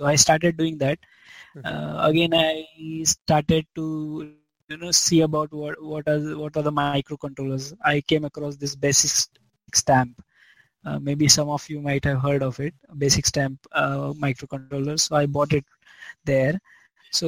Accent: Mumbai, Maharashtra, India; So, I am born and brought up in Mumbai. Amchi Mumbai. My education started in Bandra East. So my school name was New English School.

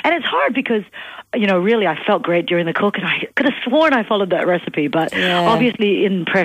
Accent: Canada; It's funny, I'm there and they think I'm Aussie. I'm here and they think I'm Canadian. That's what I am.

